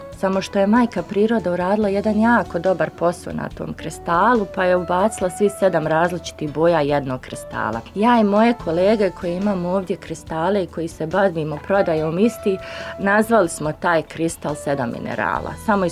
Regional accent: Visoko, Federation of Bosnia and Herzegovina, Bosnia & Herzegovina; dolazim iz Visokog.

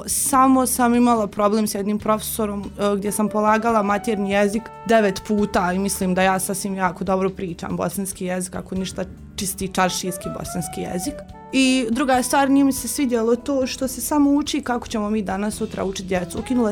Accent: Zenica, Federation of Bosnia and Herzegovina, Bosnia & Herzegovina; tu sam iz Zenice, rođena i odrasla u Zenici. Rođena sam 1. novembra 1991. godine. Završila osnovnu školu Radakovu Skender Kulenović, drugu gimnaziju u Zenici

